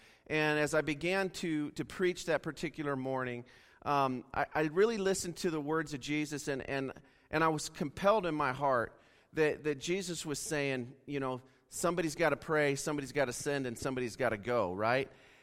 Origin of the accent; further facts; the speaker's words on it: Wyoming, United States; also born or lived in Grand Junction, United States / Missouri, United States; I grew up in Wyoming, but I was born here in Grand Junction. Spent a little bit of time as a pastor in Missouri